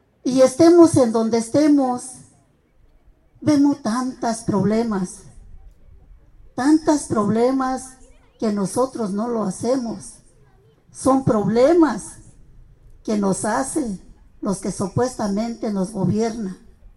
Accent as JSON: {"language": "Spanish", "region": "State of Mexico", "country": "Mexico", "lives_now": "Mexico City, Mexico", "said": "Yo también soy indígena, hablo la lengua mazahua, vengo del Estado de México y resido en la Ciudad de México."}